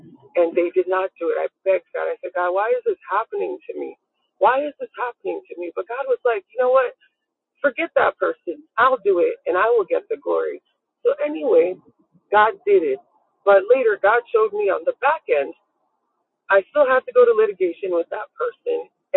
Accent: Nigeria; she was like, where are you from? I said, I'm Nigerian.

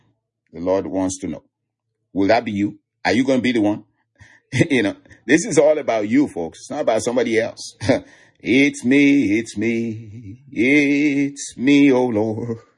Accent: Nigeria; I'm from Nigeria and we have this Yoruba. I'm from the Yoruba tribe and we have this Yoruba proverb in my natural tongue

